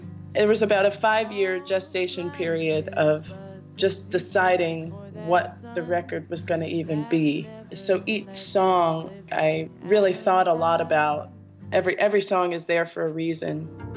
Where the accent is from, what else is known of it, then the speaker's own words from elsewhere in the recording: Maplewood, New Jersey, United States; also born or lived in Queens, New York; I was born in New York. I was born in Queens, and I lived there till I was about 5 years old. And I grew up in Maplewood, New Jersey.